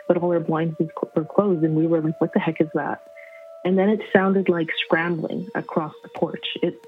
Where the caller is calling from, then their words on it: Montreal, Quebec, Canada; from Montreal, Quebec.